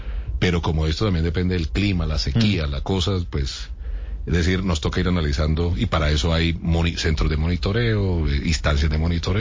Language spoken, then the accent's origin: Spanish; Barrancabermeja, Santander, Colombia; incluso es de mi tierra, en Barranca Bermeja.